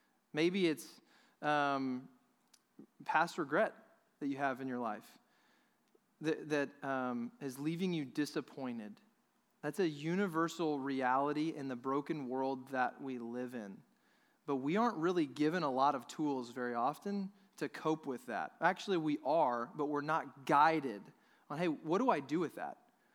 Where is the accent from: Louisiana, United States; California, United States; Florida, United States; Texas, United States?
Texas, United States; Dallas; I'm from Dallas. So I'm living in my hometown.